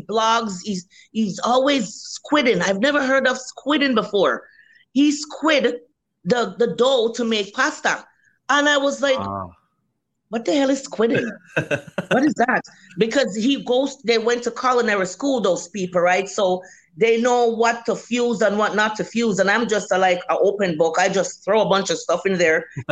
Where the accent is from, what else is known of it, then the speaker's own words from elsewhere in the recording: Jamaica; And you open it, and I'm Jamaican.